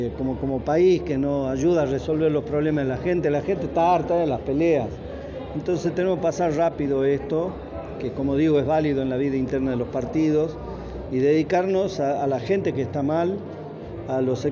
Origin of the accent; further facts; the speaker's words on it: Argentina; como pueblo argentino